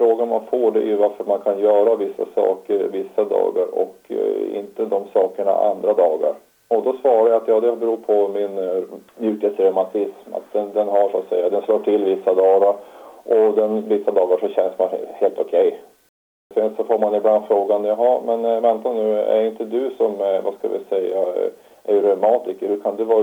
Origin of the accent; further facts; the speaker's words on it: Norsjö, Västerbotten County, Sweden; also born or lived in Malå / Skellefteå / Södertälje; now in Härnösand, Sweden; Jag är född i Västerbottens inland i en liten kommun som heter Malå och uppvuxen i en litet större kommun som heter Norsjö. Och sen så via Skellefteå och Södertälje så hamnade jag i Härnösand 2015.